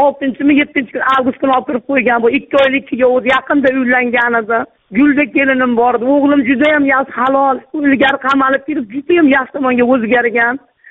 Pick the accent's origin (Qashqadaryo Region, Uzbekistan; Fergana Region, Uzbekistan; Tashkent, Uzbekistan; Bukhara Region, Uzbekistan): Fergana Region, Uzbekistan; Kokand; Men Qo'qondanman.